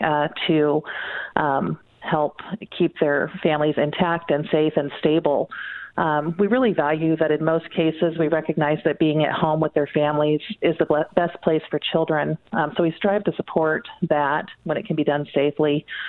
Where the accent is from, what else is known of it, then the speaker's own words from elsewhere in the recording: Oregon, United States; but I've been here in Douglas County for about 5.5 years, which has been nice. This is my hometown, so it was nice to come back.